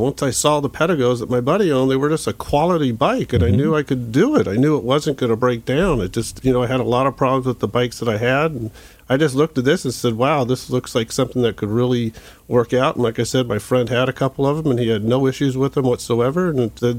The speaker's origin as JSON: {"language": "English", "town": "Fountain Valley", "region": "California", "country": "United States", "tie": "born or raised there", "also_born_or_lived": "Huntington Beach", "said": "I grew up in Fountain Valley in Huntington Beach, and I would ride my bike."}